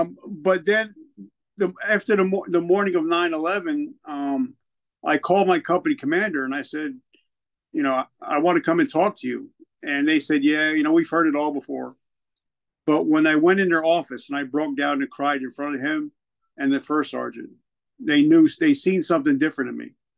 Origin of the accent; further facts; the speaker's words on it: New Jersey, United States; accent: Northern accent; I'm here. I'm from the North. I'm from Jersey. And I joined the South Carolina National Guard. And these are all good old boys. And, you know, I got that Northern accent